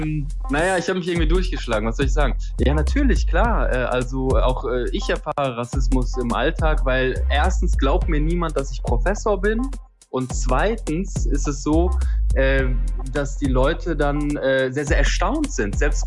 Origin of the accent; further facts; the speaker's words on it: Cologne, North Rhine-Westphalia, Germany; Ich komme aus Köln.